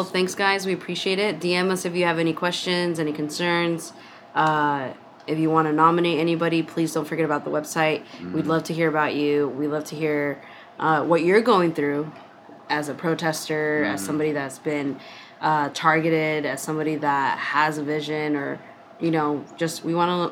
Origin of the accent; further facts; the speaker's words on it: Utah, United States; You know, because I grew up in Utah and I didn't know these things.